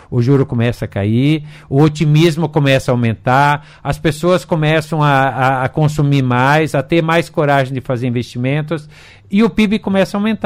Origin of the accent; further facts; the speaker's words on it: Brazil; isso é positivo para todos nós, que somos consumidores, que somos brasileiros